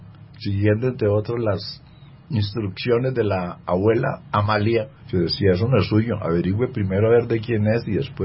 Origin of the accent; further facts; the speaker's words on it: Argentina; soy de Argentina, soy hincha del River Plate, y en cada país tiene uno su siriri. En Alemania, donde viví dos meses